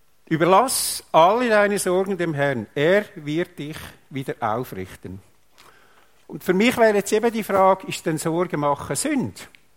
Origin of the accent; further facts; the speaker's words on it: Switzerland; Als Schweizer sind wir ja vermutlich Weltmeister im materiell Versorgen für das Morgen.